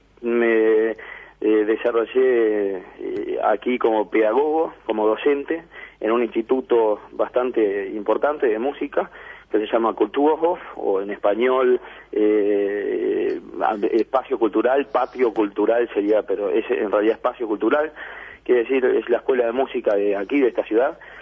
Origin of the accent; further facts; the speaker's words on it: Uruguay; moved away as an adult; Yo me fui de ahí, de Uruguay, ya habiendo sido miembro estable de la Orquesta del Sodre y becario en la Orquesta Filarmónica